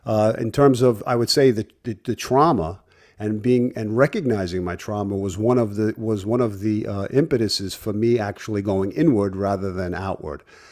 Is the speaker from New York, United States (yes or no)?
yes; Brooklyn, New York, United States; So growing up in Brooklyn as a child, it was about being athletic. It was about being tough in the neighborhood.